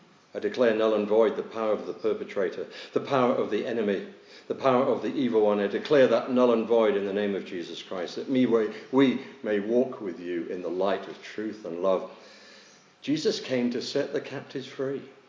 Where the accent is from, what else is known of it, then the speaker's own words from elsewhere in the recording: Plymouth, South West England, United Kingdom; I'm from Plymouth in England, where the Mayflower set sail from.